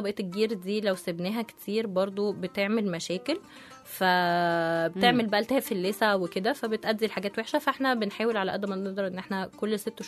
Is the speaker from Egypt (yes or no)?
yes; Egypt; احنا كمصريين احنا وي نيد ذس